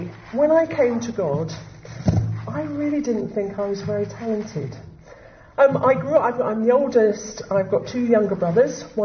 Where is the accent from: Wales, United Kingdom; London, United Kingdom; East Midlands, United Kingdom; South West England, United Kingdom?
London, United Kingdom; Putney; also born or lived in Peckham; I was born in Peckham, and when I was four we moved to Putney, a council estate in Putney.